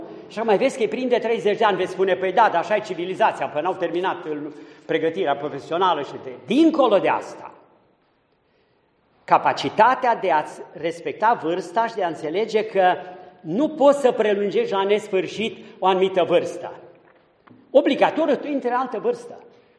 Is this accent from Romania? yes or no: yes; Câmpina, Prahova, Romania; sunt de la Câmpina, mi-e la îndemână să vorbesc despre platou Bucegilor